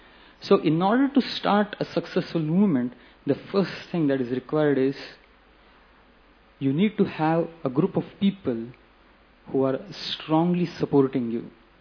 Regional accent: Karnataka, India; first language Kannada; English is a second language; moved away as an adult; now in Mumbai, India; I am from Karnataka, right? My mother tongue is Kannada. So it's been 20 years since I've come to Mumbai.

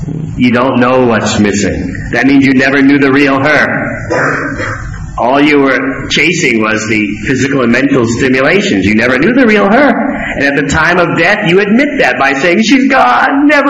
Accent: New York, United States; I remember growing up in New York, man.

